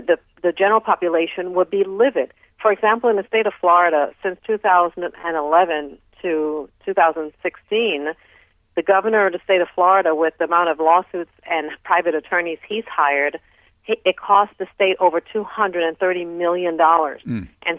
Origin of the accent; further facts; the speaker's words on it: Trinidad & Tobago; born there; moved away; I was born in Trinidad, and my parents migrated along with me to this country.